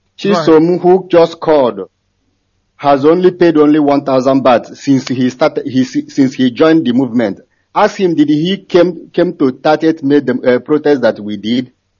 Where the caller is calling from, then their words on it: Thailand; I'm calling from Thailand.